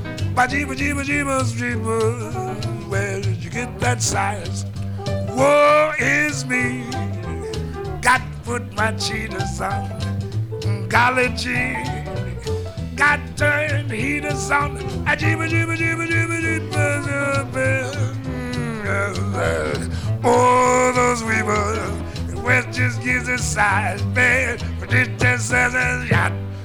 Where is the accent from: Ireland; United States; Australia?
United States; New Orleans, Louisiana; we're going to take a little trip down to my hometown, New Orleans, Louisiana.